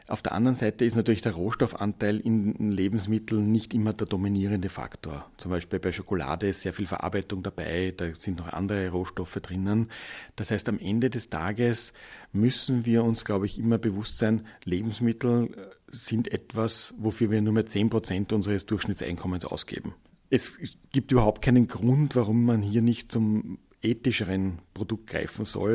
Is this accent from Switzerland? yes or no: no; Stockerau, Lower Austria, Austria; einen Weltladen in Stockerau in meiner Heimatstadt gegründet.